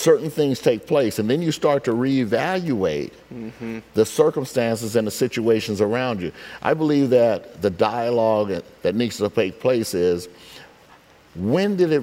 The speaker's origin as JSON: {"language": "English", "town": "Stockton", "region": "California", "country": "United States", "tie": "born or raised there", "said": "It brought it back up to growing up in Stockton, pain to get bused to a junior high school"}